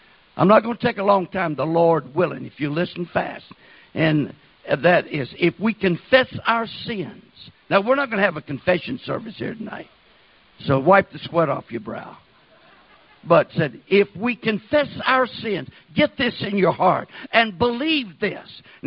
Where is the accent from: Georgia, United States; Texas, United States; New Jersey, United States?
Texas, United States; one time when I was born and raised in West Texas in my formative years. We lived way out in the country.